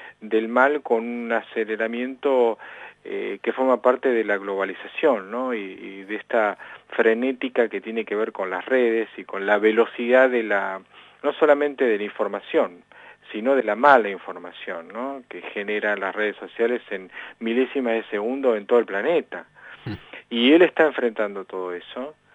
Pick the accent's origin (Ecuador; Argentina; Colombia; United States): Argentina